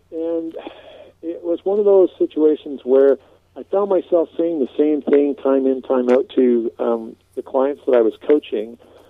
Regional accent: Canada; moved away as an adult; now in United Kingdom; Well, I'm giving a call from Scotland, but obviously my Scottish accent is not coming through because I'm actually Canadian. I grew up in Canada

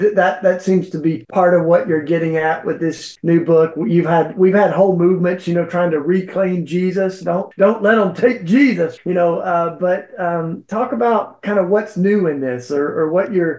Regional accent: Nashville, Tennessee, United States; You were being interviewed by a DJ in my home state of Nashville, Tennessee.

